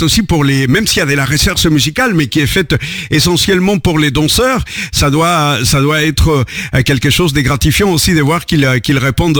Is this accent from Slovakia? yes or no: no; United States; En plus, tu sais, je viens des États-Unis